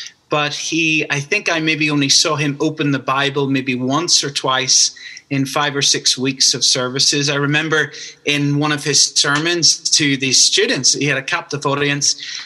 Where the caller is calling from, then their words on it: Belfast, Northern Ireland, United Kingdom; I'm calling from Belfast, Northern Ireland today. And probably my fun fact is you probably think I sound like a leprechaun because I hope you can understand me. We all sound like leprechauns over here